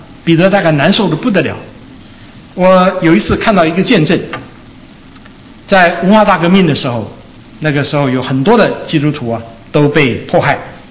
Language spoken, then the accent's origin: Chinese; Taiwan; now in United States; 我们在美国大概都没听过鸡叫啊。我小时候住在台湾的时候，我听过鸡叫。